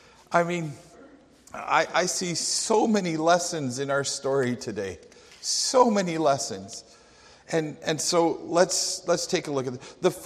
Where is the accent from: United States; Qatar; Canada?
Canada; Coaldale, Alberta; Now, I grew up in Alberta, two provinces away from here, in a tiny little town. My hometown is Coaldale.